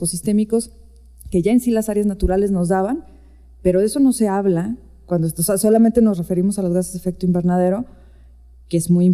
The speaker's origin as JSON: {"language": "Spanish", "region": "Sonora", "country": "Mexico", "said": "yo soy de Sonora"}